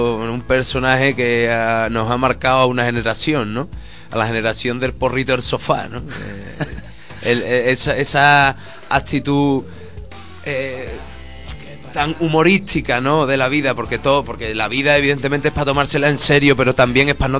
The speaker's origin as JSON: {"language": "Spanish", "town": "Seville", "region": "Andalusia", "country": "Spain", "said": "Que viví en Granada, ¿no? Yo soy sevillano, pero un año muy bonito de mi vida lo he vivido allí."}